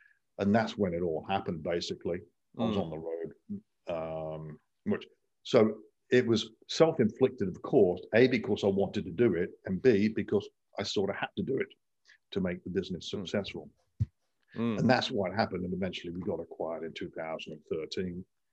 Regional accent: England, United Kingdom; But growing up in England, the normal thing to do, you do with your buddies, is you take off to Spain or Portugal or the beaches in the Mediterranean.

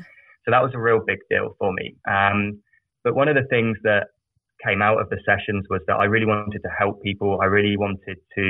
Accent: England, United Kingdom; So I'm British. I grew up in a very small village in the south of England. They have no freeways there. It's just all country lanes and thatched roof cottages.

